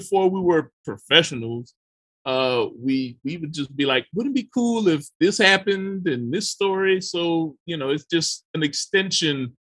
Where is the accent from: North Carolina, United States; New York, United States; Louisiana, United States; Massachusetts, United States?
Louisiana, United States; We're both from Louisiana, and we met in a comic shop, the typical nerd love story.